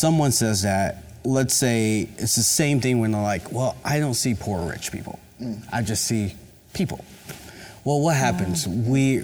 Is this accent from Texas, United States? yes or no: no; Poplar Bluff, Missouri, United States; also born or lived in Tulsa; now in Springfield, United States; We moved here from Tulsa. I was born and raised in DeBoo Hill, so Poplar Bluff. Farm boy, we're black farmers down there.